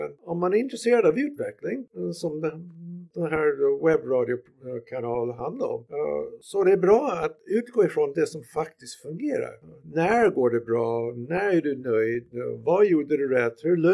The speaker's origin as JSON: {"language": "Swedish", "country": "United States", "said": "jag är amerikan"}